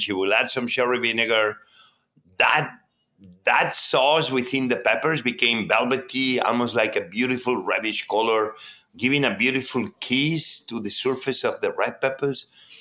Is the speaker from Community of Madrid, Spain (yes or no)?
no; Barcelona, Catalonia, Spain; also born or lived in Mieres, Asturias; I born in a Red Cross hospital. My father was a nurse. My mom became one later on. But I grew up in Catalonia, in Barcelona, because my mom and my father moved to Barcelona for the opening of a new hospital.